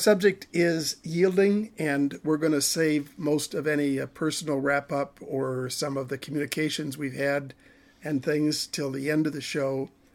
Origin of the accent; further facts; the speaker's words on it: Detroit, Michigan, United States; And I was from Detroit and I was a Catholic.